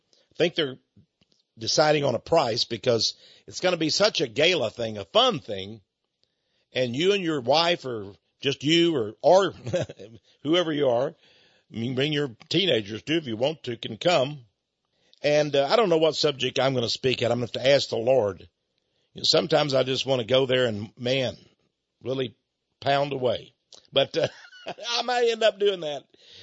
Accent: United States; Well, maybe I'm not as distinguished as David Irving, but then I'm an American.

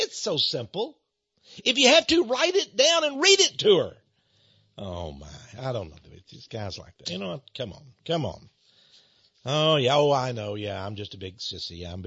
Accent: Austin, Texas, United States; I like Austin, Texas, my hometown. I like Texas. I think we're the best state in the union.

